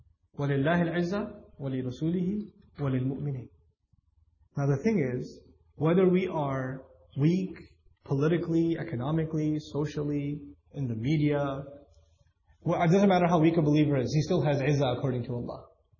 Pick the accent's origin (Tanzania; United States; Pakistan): Pakistan; So I'm not wearing shalwar kameez because I'm super Pakistani.